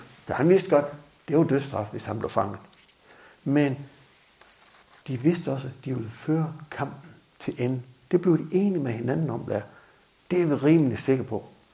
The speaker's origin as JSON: {"language": "Danish", "region": "Central Denmark Region", "country": "Denmark", "said": "Ude i nærheden, hvor jeg kommer fra, der var jo grupper mange steder her."}